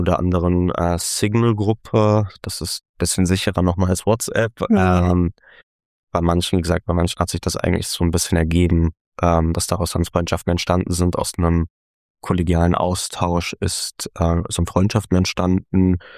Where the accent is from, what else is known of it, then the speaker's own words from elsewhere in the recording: Frankfurt, Hesse, Germany; meine Jugend, meine Kindheit in Frankfurt